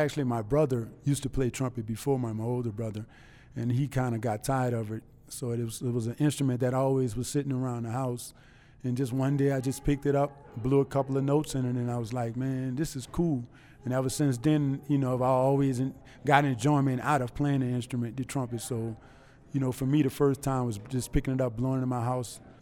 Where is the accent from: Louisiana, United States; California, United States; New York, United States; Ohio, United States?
Louisiana, United States; New Orleans; Well, one thing about New Orleans, music is really just like natural.